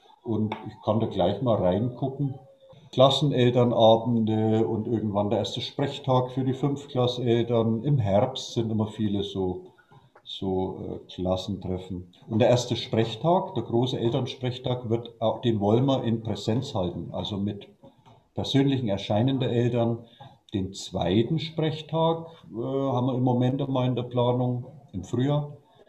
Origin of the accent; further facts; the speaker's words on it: Naila, Bavaria, Germany; also born or lived in Hof; Ich bin auch im Landkreis, geboren, war dann länger weg oder lange Zeit in Hof. Ist ja nicht so weit weg, die Weltstadt Hof. Aber ich bin quasi, ich habe nach einer langen Lebensschleife, bin ich wieder irgendwie zurück in mein kleines Naila